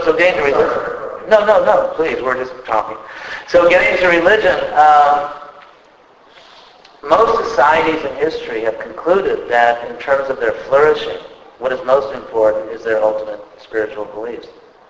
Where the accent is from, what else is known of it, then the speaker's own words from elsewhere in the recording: California, United States; I know in California, I'm from California